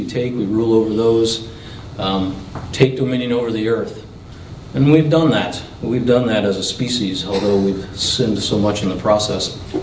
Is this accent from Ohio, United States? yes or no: yes; Ohio, United States; maybe not so much in Washington, but definitely growing up in Ohio, that was not maybe not the thought. We liked our meat back there.